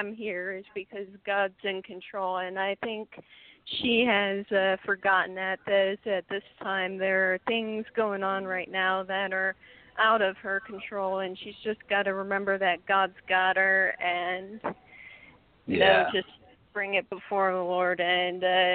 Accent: Ohio, United States; I'm from Ohio.

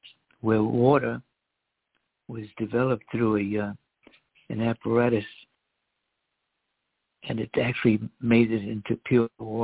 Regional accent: United States; When I was a kid growing up in America, you hardly ever heard of someone you knew or some relative getting cancer.

